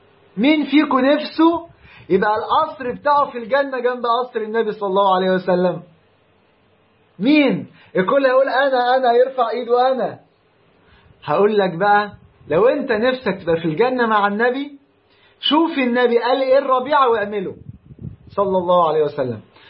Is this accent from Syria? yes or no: no; Egypt; ربنا يحفظ بلدنا مصر ويجعلها أمن وأمان